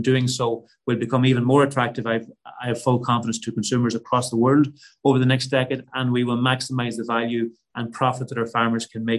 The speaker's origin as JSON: {"language": "English", "country": "Ireland", "said": "maintaining livestock production, beef production, the production of milk protein as the centre of what we do as Irish farmers, because we do that better than anyone else in the world."}